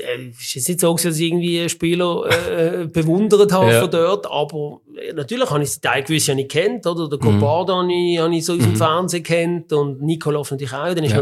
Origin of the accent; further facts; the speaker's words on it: Switzerland; wenn du so zusammen so als Schweizer kommst